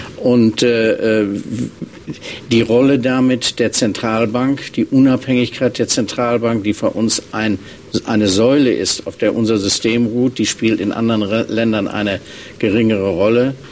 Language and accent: German; North Rhine-Westphalia, Germany; ich weiß das in Nordrhein-Westfalen, Bundesland, wo ich herkomme